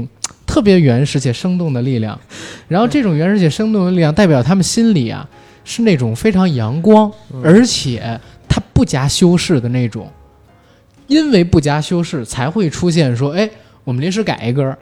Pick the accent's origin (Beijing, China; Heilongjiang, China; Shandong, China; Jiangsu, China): Beijing, China; 我其实作为一个北京人